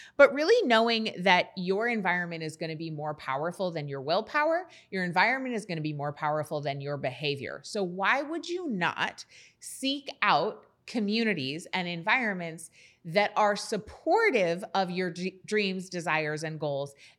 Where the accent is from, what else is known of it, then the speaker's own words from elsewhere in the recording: New England, United States; I come from New England, where we don't like celebrate standing out.